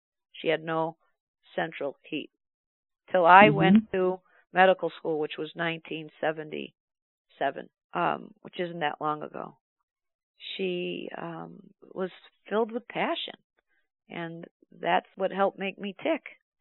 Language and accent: English; Dunmore, Pennsylvania, United States; I was raised in Dunmore, a few blocks away from her.